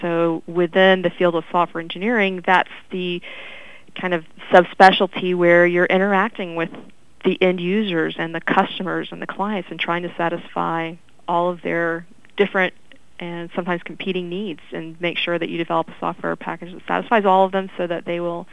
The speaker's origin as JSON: {"language": "English", "town": "Milledgeville", "region": "Georgia", "country": "United States", "tie": "born there", "said": "I was born in Milledgeville, so that was appealing to me."}